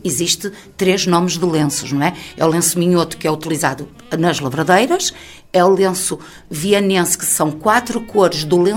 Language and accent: Portuguese; Brazil; now in Portugal; Apesar de não ser vianense, porque eu sou uma brasileira, mas sou a brasileira mais minhota que existe